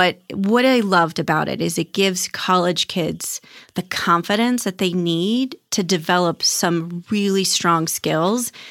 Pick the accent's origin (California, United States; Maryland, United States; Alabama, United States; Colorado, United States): Maryland, United States; Baltimore; Well, I know you're from the East Coast like me. So I'm from Baltimore, born and raised, and it's cold diving on the East Coast.